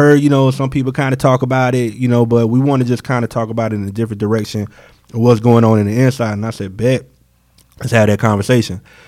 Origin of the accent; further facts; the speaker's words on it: United States; now in Charlotte, United States; I'm not originally from Charlotte, you know, but I have been a transplant here for 12 years